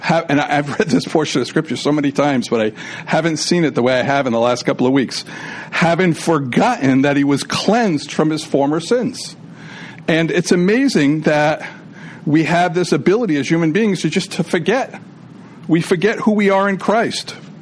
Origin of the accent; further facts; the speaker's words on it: Pawtucket, Rhode Island, United States; I'm from Pawtucket. Please don't boo.